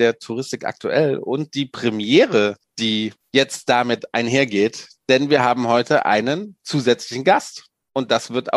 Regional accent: Germany; ich komme aus Deutschland

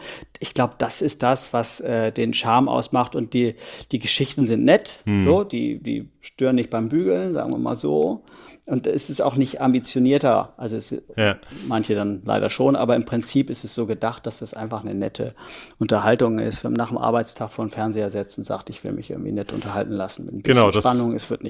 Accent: Germany; now in France; ich als Deutscher

